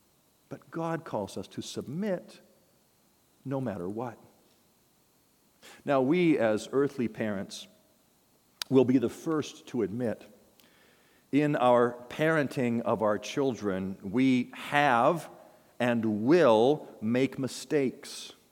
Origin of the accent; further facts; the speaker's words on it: Washington, United States; I grew up in Washington State, and in the wintertime, the weather would turn rainy and sometimes snowy.